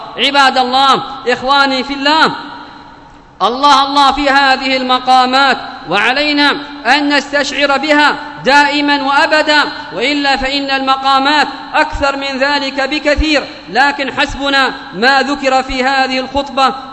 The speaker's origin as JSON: {"language": "Arabic", "country": "Yemen", "said": "بلادنا اليمن"}